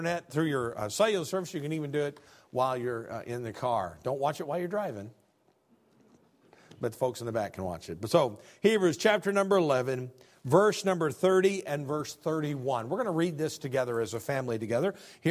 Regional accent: Illinois, United States; I'm from Illinois, was where I was born and raised.

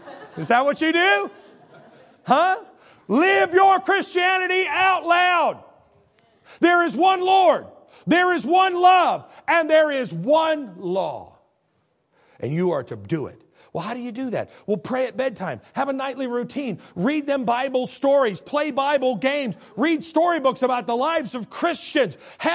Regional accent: Chicago, Illinois, United States; now in Little Rock, United States; I'm a Yankee from the Chicagoland area, so I'm more of a Dems than Does.

